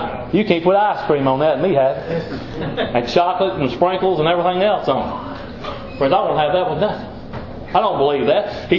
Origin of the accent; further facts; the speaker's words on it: Mississippi, United States; That's the reason I come from South Mississippi to right here, is to worship.